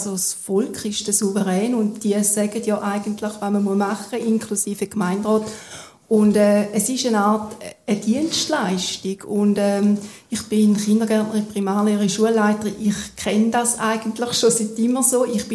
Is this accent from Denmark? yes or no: no; Kreuzlingen, Thurgau, Switzerland; weil ich bin da in Kreuzlingen aufgewachsen. Ich kenne Begebenheiten sehr gut.